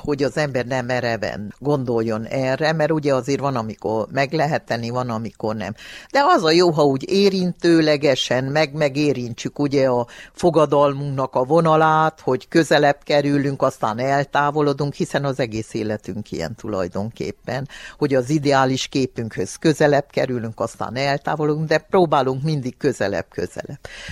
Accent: Korond, Harghita, Romania; Igen, én koronnak abba felében nőttem föl, gyermekeskedtem, ahol toplászok voltak, nem fazakasok

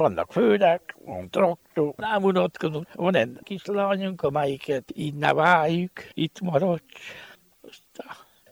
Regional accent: Sfântu Gheorghe, Covasna, Romania; Sepsiszent királyi lakós. Itt születtem, hát már 4 éves vagyok.

